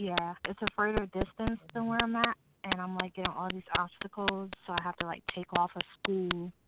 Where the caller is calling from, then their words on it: Connecticut, United States; Connecticut.